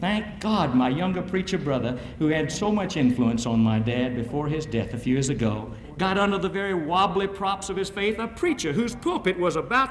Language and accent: English; Opelika, Alabama, United States; I worked for a while in the A&P store in my hometown of Opelika, Alabama.